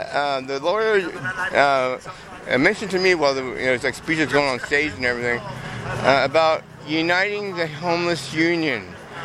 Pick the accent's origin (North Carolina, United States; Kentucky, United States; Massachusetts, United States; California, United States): California, United States; San Jose; but I was born and raised in San Jose, so in the dawn of computers and all.